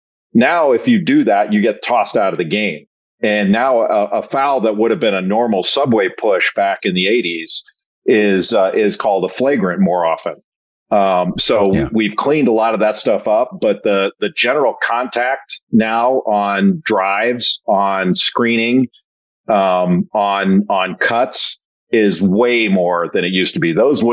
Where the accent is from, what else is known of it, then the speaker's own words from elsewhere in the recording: Los Angeles, California, United States; when I was younger, Colin, I don't know exactly how old you are, but I grew up in Los Angeles.